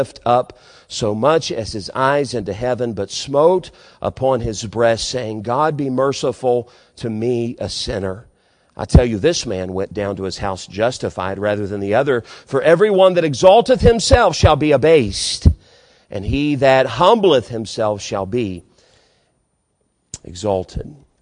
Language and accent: English; Lost Creek, West Virginia, United States; also born or lived in Beckley; I was born in Beckley at Raleigh County General Hospital. We moved up to the Lost Creek area when my dad got transferred. I was about 5 years old when all of that happened.